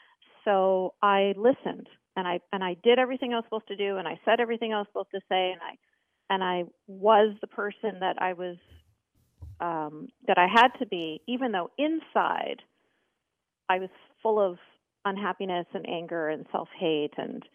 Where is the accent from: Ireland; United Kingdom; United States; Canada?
Canada; I was born and raised in Canada. So when I was growing up, we were kind of like in a bubble separate from the rest of the society. So even though I was in Canada, I went to Islamic schools. I was wearing hijab from the age of 9 years old.